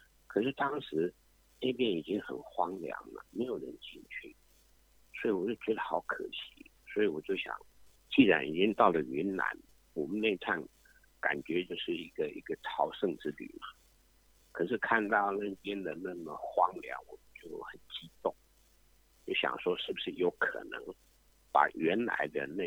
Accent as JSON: {"language": "Chinese", "country": "Taiwan", "said": "我们台湾人哈，以前就是说要谈什么事情哈，先坐下来喝杯茶"}